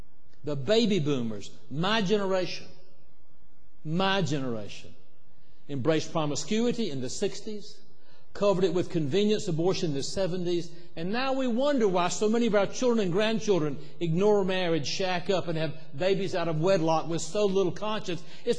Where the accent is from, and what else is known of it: South Carolina, United States; born or raised there